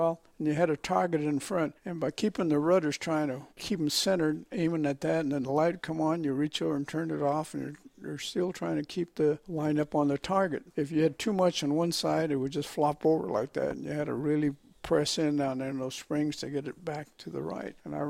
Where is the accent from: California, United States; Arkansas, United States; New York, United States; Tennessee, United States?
California, United States; Fresno; And then we moved back in 1933 back to Fresno. I was born in Fresno, but I was born in Chinatown.